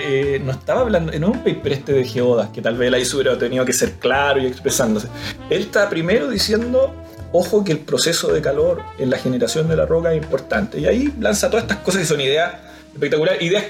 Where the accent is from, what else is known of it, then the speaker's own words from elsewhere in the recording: Chile; Somos chilenos, hemos fundado un español distinto.